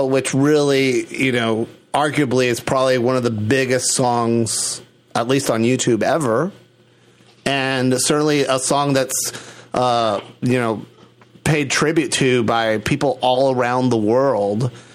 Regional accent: Puerto Rico; Listen, I grew up in Puerto Rico. There's tons of kids that I knew that could not swim.

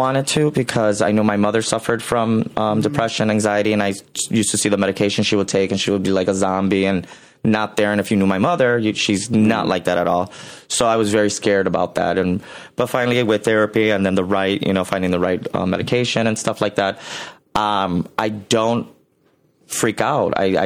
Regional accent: Chicago, Illinois, United States; I mean, I'm an original. I'm from Chicago. It had already been 4 years and nobody from Chicago was on.

